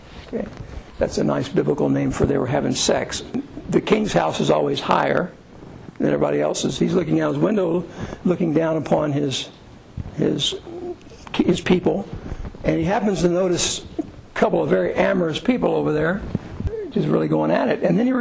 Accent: Kentucky, United States; You know, I come from Kentucky.

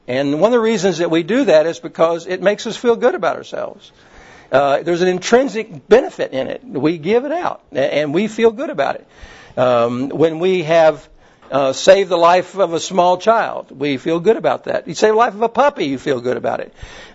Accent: the South, United States; All of us have learned growing up in the South that you do that you care for people.

